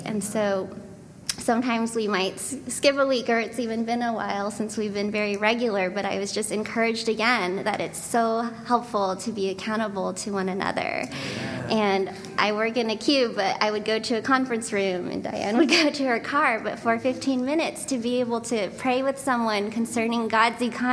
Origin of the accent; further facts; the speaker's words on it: Chicago, Illinois, United States; from Chicago